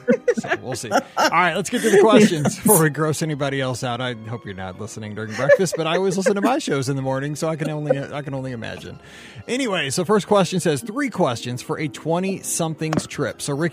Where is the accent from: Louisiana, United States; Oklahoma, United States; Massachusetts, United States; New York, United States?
New York, United States; Buffalo; also born or lived in Minnesota; now in California, United States; I grew up in Buffalo, New York, and Minnesota, and actually prefer Minnesota lakes to the California sunshine.